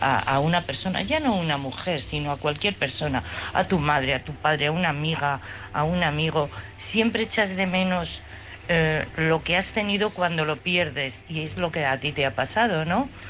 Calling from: Madrid, Community of Madrid, Spain; de Madrid.

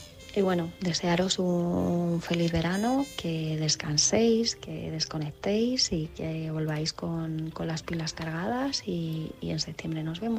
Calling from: Valladolid, Castile and León, Spain; de Valladolid.

